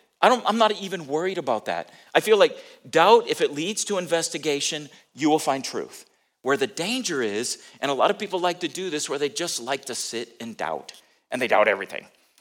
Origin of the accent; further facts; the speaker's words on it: California, United States; now in Missouri, United States; I grew up in California, and we lived in the Pacific too, but earthquakes are pretty common in California. And when I moved here to Missouri